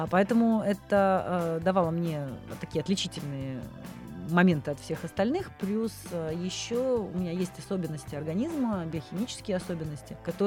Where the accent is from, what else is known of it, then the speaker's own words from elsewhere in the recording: Leningrad Oblast, Russia; Потому что это был Ленинград, а мы из Ленинградской области.